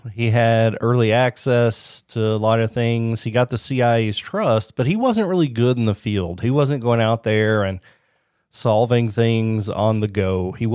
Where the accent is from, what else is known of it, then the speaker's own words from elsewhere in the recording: United States; As an American, that makes me feel a little uneasy knowing that they let people like that.